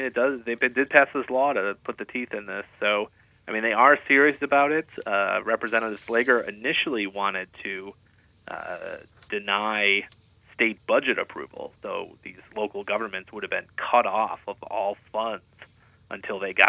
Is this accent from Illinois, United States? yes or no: yes; Illinois, United States; I'm originally from Illinois, and they don't do that in Illinois.